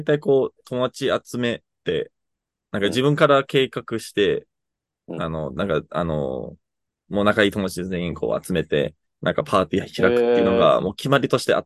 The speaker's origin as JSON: {"language": "Japanese", "country": "Canada", "said": "カナダとかだったら、自分の実家に、地下あるんですけど"}